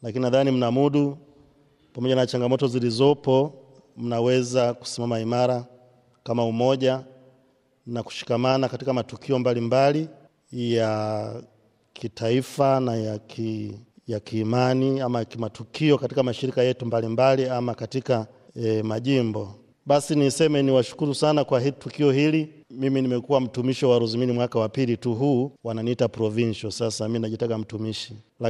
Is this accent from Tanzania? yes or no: yes; Njombe, Tanzania; now in Tanga, Tanzania; Mimi kwa asili natoka jimbo la Njombe, lakini katika msafara huu nijikuta nimejifika kwa Rosimini, lakini nafanya kazi jimbo la Tanga